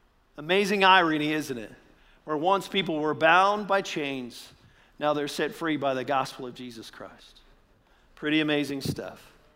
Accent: Indiana, United States; from Indiana.

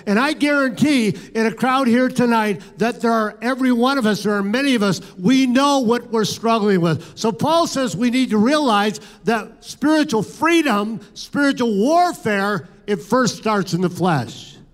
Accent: Toronto, Ontario, Canada; now in Bloomington, United States; I'm from the Toronto, Canada area, and you couldn't get me to go back to Toronto, Canada, because I love Bloomington.

